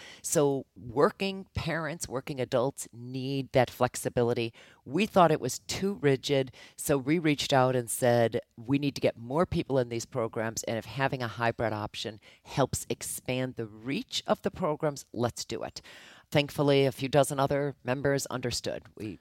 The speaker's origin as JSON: {"language": "English", "region": "Illinois", "country": "United States", "said": "Senator Paul Simon from Illinois. I'm originally from Illinois."}